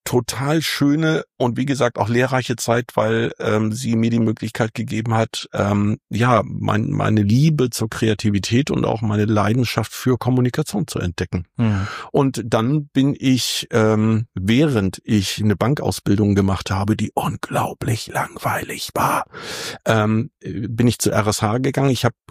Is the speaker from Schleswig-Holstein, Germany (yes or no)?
yes; Fehmarn, Schleswig-Holstein, Germany; Und ich bin auf Fehmarn geboren und bin dort aufgewachsen, zur Schule gegangen, habe dort mein Abi gemacht